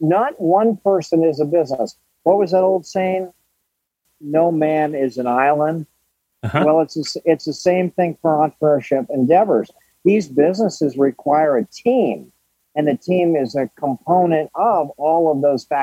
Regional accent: New Canaan, Connecticut, United States; I grew up in New Canaan, Connecticut.

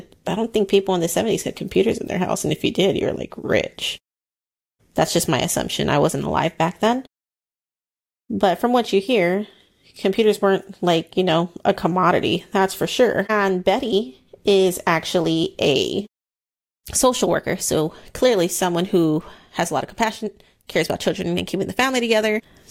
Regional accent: Texas, United States; And it seems I'm from South Central Texas.

